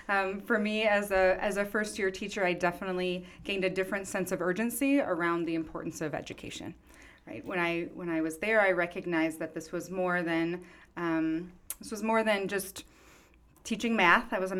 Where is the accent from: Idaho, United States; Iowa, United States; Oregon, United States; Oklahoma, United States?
Iowa, United States; I grew up in the Midwest, right across the river in Iowa.